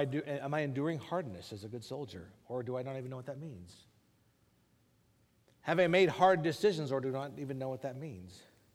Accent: United States; I'm glad I'm American, but I do not endorse, nor can I endorse, the things that our country is doing.

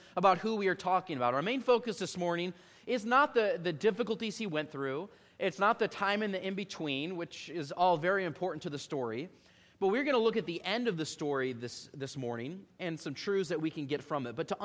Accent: Midwest, United States; growing up in the Midwest where it's very flat, we have some rolling hills where I am from

